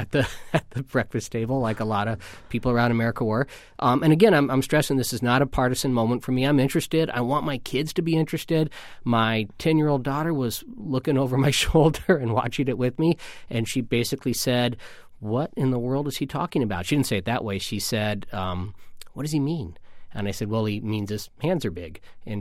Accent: Midwest, United States; I was not a Reagan fan, and I grew up in the Midwest, so Reagan was very popular.

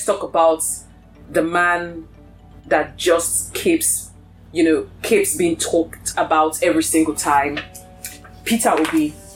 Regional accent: Delta, Nigeria; I'm from Delta State myself.

